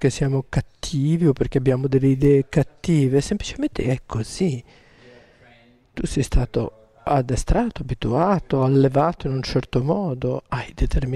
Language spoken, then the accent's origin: Italian; Germany; Io posso dirvi che io sono un tedesco che ha studiato in Italia